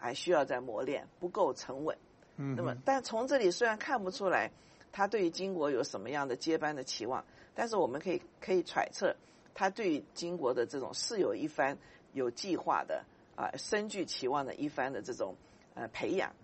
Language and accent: Chinese; Taiwan; 我是台湾长大的，我们过去在台湾对他的印象非常模糊啊